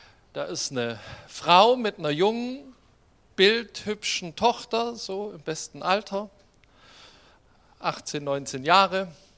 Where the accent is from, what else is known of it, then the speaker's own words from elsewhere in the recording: Baden-Württemberg, Germany; und ich bin Schwabe.